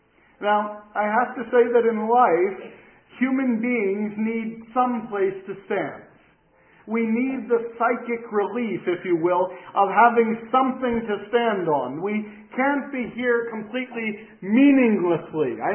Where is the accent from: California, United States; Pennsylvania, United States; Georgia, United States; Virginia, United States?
Pennsylvania, United States; also born or lived in Spain; I grew up in Pennsylvania. I was educated in history. I wanted to be a college professor. The Lord had other plans. He sent me to Spain and a few other countries as well.